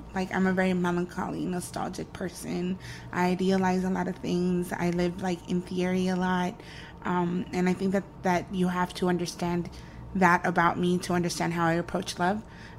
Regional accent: El Salvador; accent: Mexican; now in Los Angeles, United States; Because I live my life here being like, I'm Salvadoran. I'm Salvi. I'm a Salvi poet.

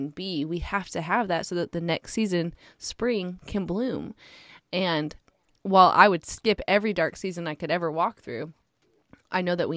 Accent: Alaska, United States; I grew up in Alaska, and so darkness is winter, right?

